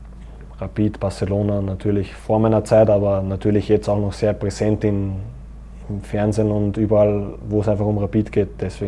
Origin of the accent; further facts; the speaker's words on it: Austria; man hat es nicht so einfach jetzt als Österreicher hier in einer deutschen Kabine